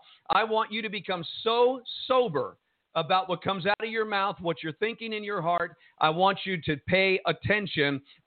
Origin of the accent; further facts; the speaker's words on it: Jersey City, New Jersey, United States; Me being born and raised in Jersey City, New Jersey